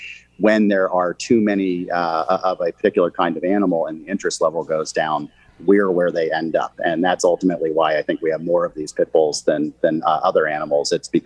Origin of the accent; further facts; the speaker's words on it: Pennsylvania, United States; I grew up in Chester County, Pennsylvania, so I like Labradors, but that's just because they're around.